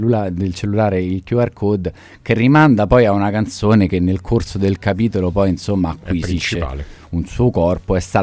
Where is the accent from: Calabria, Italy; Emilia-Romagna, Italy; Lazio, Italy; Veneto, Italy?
Lazio, Italy; Rome; Ricordo perché comunque da romano, 7-8 anni